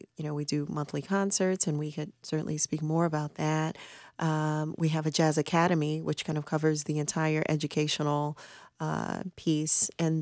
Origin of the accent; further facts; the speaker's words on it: New Orleans, Louisiana, United States; Absolutely. I am from New Orleans. I'm a proud New Orleans native.